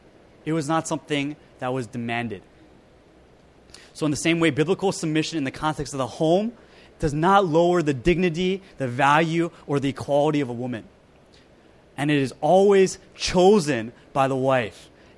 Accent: Maryland, United States; I competed with Team Maryland, that was my home state, for my state.

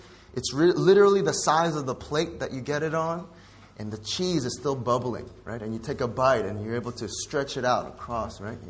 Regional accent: New York, United States; I'm from New York. It's the greatest city in the world, okay?

